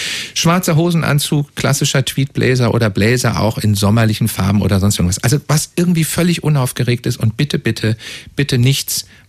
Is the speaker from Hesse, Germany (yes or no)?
yes; Hesse, Germany; Als Hesse sagt, man muss doch Stiefelchen ran.